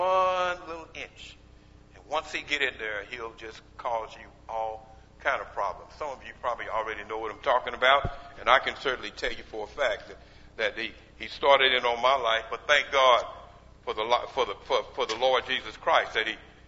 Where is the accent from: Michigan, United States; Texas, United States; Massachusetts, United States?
Texas, United States; Abilene; I remember the young lad growing up in Abilene, Texas.